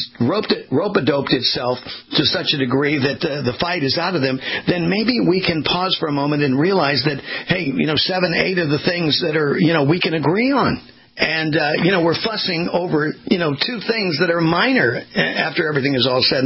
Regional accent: California, United States; I grew up in Southern California along the beach

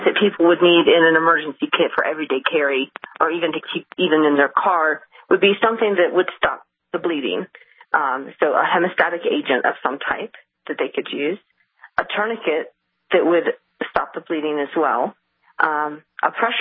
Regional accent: Boulder, Colorado, United States; also born or lived in Lexington, Kentucky; Okay, so I grew up in Boulder.

